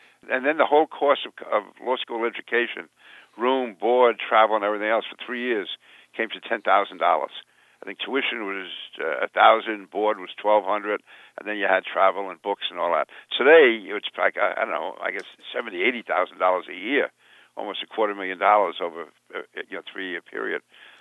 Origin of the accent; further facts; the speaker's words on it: Queens, New York, United States; I grew up in Sunnyside, Queens, which was in basically Irish and Jewish enclave. It was almost entirely blue collar.